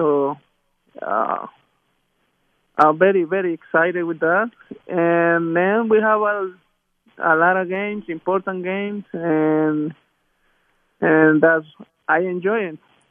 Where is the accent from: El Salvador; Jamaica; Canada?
El Salvador; English is a second language; it's a small country, but we all love soccer in El Salvador.